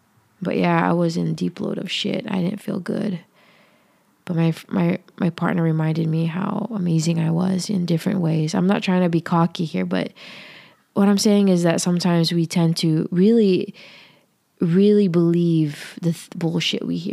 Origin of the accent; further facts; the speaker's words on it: Philippines; I'm Filipino and my parents taught me that game. And it may be specific to where I'm from, but to where my parents are from.